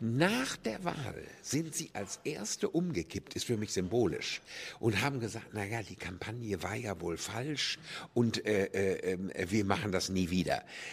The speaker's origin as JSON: {"language": "German", "region": "West Germany", "country": "Germany", "said": "und ich bin ja ein Wessi durch und durch"}